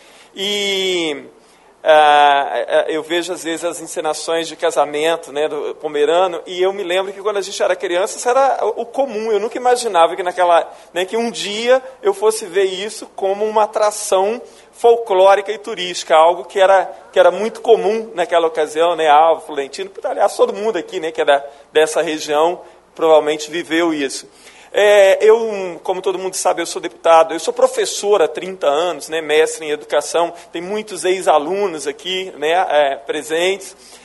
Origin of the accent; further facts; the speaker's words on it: Santa Maria de Jetibá, Espírito Santo, Brazil; Para mim é sempre um prazer estar aqui na minha terra natal. Como todo mundo sabe, eu nasci em Santa Maria de Jequitibá, quer dizer, nasci em Rio Taquarinha, né?